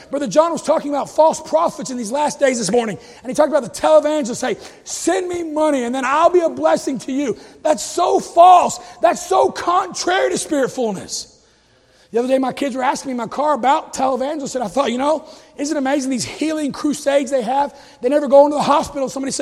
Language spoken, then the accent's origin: English; United States; I thank God today that I'm still was born in the greatest country in the history of mankind? I'm an American tonight.